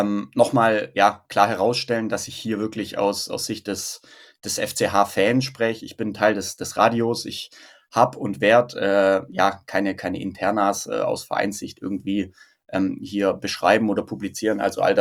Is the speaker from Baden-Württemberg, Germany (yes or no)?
yes; Esslingen, Baden-Württemberg, Germany; born there; moved away as an adult; now in Munich, Germany; wie gerade eben schon angerissen. Ich bin 27 Jahre alt. Seit 3 Jahren hat es mich aus dem Schwabenland, ich bin gebürtiger Esslinger, nach München gezogen, beruflich.